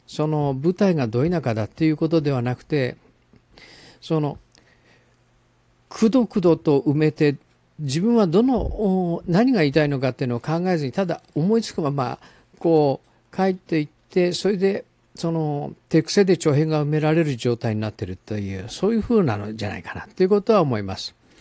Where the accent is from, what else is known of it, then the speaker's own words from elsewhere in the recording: Oita, Japan; 中年男性で会社員をしております。私は大分県の出身で、